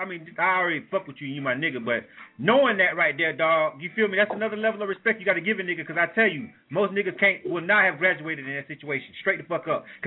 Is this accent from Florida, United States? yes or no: yes; Florida, United States; growing up in Bay County, where I'm from, it's a fucking travesty, man.